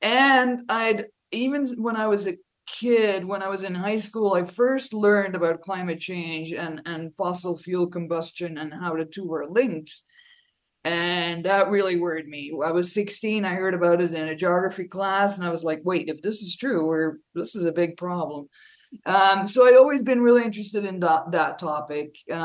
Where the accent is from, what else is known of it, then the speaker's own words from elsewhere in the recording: Belgium; I'm from Belgium originally.